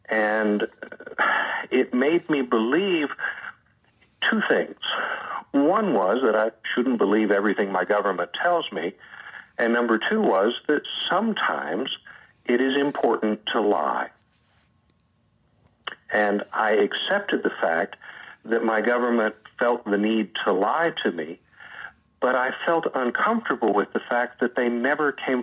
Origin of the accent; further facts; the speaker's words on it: Searcy, Arkansas, United States; I grew up in Searcy, Arkansas